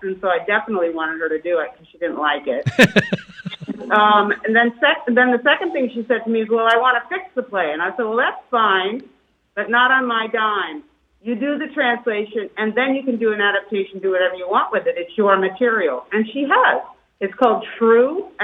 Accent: Montgomery, Alabama, United States; knew they were partnering with the Alabama Shakespeare Festival before I came on board, which is from my hometown.

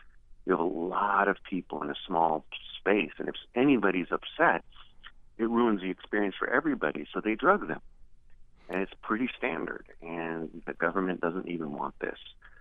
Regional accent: Cincinnati, Ohio, United States; How could I not speak to you? You're Cincinnati. You're my hometown.

